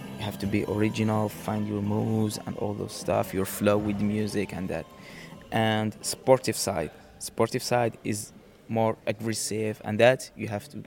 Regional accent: Agadir, Souss-Massa, Morocco; I'm from Agadir City, Morocco, and started dancing now since 2000, I think.

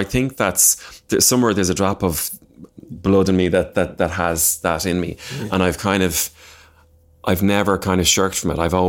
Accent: Dublin, Leinster, Ireland; I'm reminded every time I come to Dublin. I'm from Dublin originally

